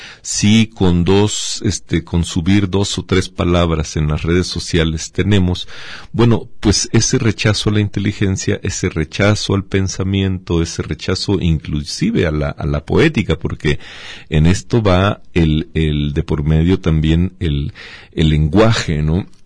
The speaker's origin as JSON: {"language": "Spanish", "country": "Mexico", "said": "nosotros como mexicanos"}